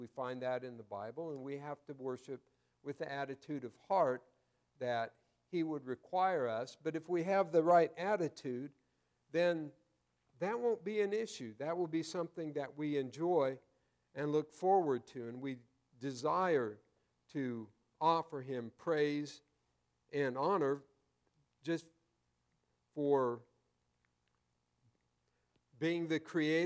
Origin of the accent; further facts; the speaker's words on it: Prescott, Arizona, United States; now in Mesa, United States; I grew up in Prescott, and I know where some things are. It's changed a lot since then.